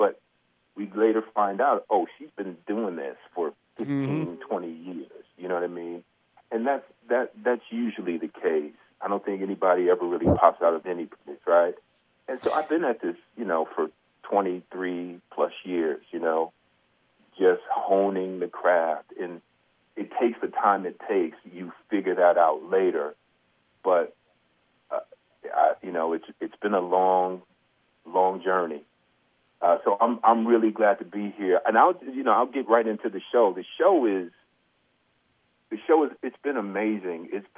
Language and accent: English; Brooklyn, New York, United States; Yeah, I'm from Brooklyn. I grew up in a very creative community, and acting sort of was something I had always done